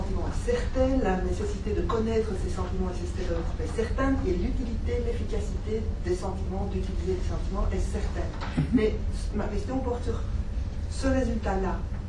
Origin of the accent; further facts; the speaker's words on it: Luxembourg; now in Brussels, Belgium; je viens du Luxembourg, donc c'est un petit pays